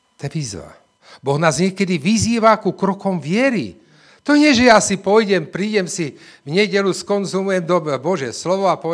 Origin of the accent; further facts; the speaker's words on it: Banská Bystrica Region, Slovakia; ale my sme tam z Horehroňa